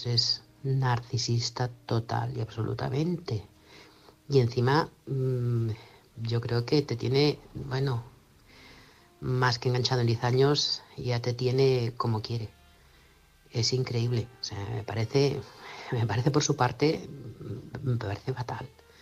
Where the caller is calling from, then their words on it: Manresa, Catalonia, Spain; corresponsal de Manresa, Barcelona.